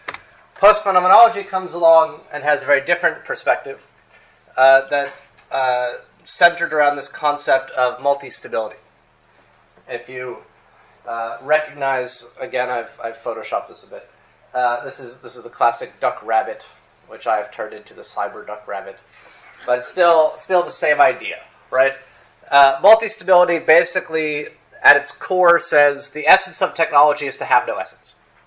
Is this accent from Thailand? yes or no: no; United States; So, as Professor Kokenberg suggested, I am from the United States.